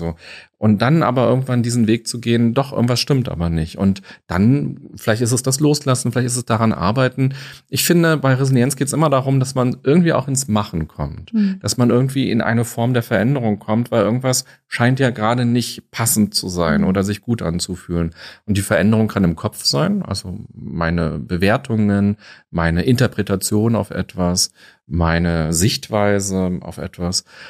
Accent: Berlin, Germany; Ich bin in Berlin aufgewachsen. Wir waren so am Stadtrand in so einer Plattenbauwohnung, so ein Elfgeschosser. Kleine Zimmer, niedrige Decken

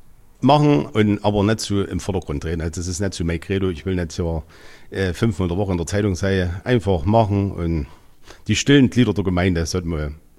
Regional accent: Bernsbach, Saxony, Germany; Das tue ich ja in meinem Heimatort, in Bernsbach, da läuft das genauso.

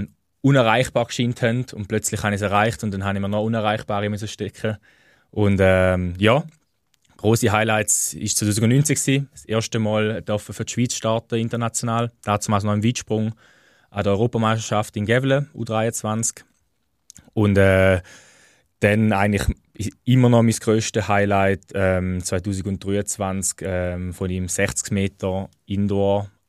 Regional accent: Büsingen, Baden-Württemberg, Germany; Ich bin da wunderschön behütet in Büsing aufgewachsen am Kanton Schaffhausen.

